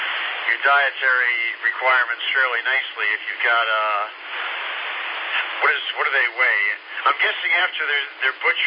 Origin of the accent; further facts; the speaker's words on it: New York, United States; Well, you know, before this, I'm from New York, so whatever South Carolina says is probably pretty liberal compared to up north.